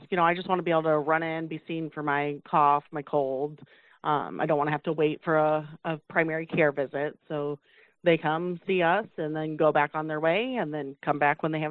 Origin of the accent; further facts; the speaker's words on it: Brimfield, Illinois, United States; I was born and raised in Brimfield. I moved to Peoria for short amount of time after graduating high school, and then ended up finding my way back to Brumfield, back in that hometown atmosphere.